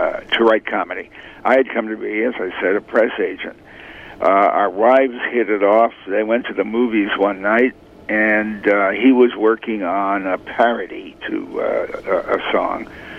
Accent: Hartford, Connecticut, United States; also born or lived in New Haven; I was born in New Haven, raised largely in Hartford.

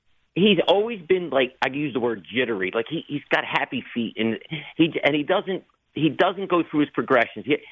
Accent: Philadelphia, Pennsylvania, United States; Hey, first of all, Joe, I grew up in South Philly.

